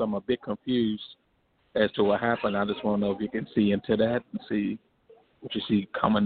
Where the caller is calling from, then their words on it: Detroit, Michigan, United States; I'm calling from Detroit.